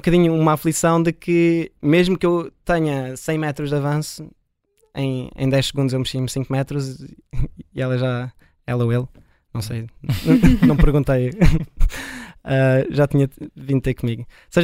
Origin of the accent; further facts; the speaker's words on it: Portugal; Eu, felizmente, que cresci em Portugal, fiz muito isso cá nas praias.